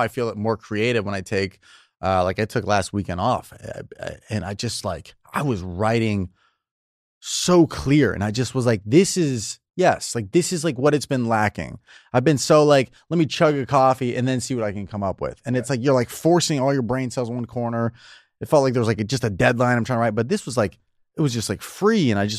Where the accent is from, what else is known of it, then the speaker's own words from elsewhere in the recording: California, United States; The Southern California, like an hour from here.